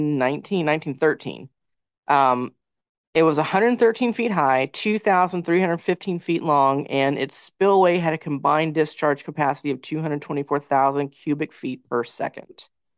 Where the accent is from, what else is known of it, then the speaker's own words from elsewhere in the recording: Tennessee, United States; Well, we made the mistake of going in June, which I'm from Tennessee, so I should have known better to begin with.